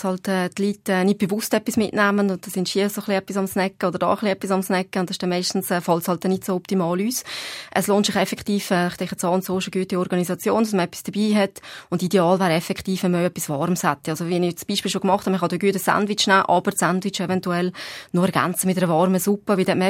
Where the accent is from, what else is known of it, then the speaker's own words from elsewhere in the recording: Valais, Switzerland; ich habe natürlich als Walliserin nichts gegen Fondue oder Raclette